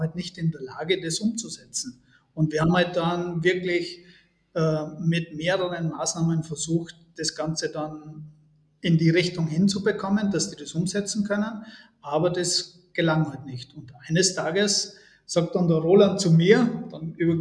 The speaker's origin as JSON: {"language": "German", "town": "Kuchl", "region": "Salzburg", "country": "Austria", "said": "also wir kommen ja beide aus Kuchl"}